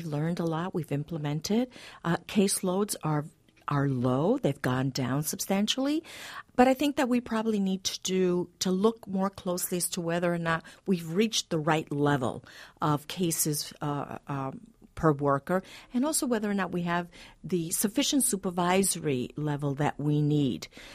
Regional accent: New York City, New York, United States; You know, I grew up in the South Bronx. My parents came from Puerto Rico, you know, looking for a better life for their two children.

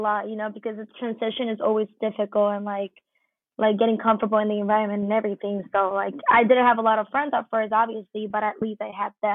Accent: Puerto Rico; now in Los Angeles, United States; So I started acting when I was 7 back home in Puerto Rico. I did my first feature film.

